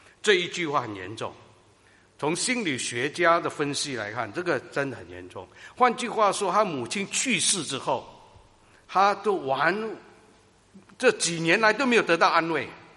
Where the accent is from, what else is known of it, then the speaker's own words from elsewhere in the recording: Singapore; 因为 新加坡，我是来自新加坡，很方便，交通很方便，不用靠汽车的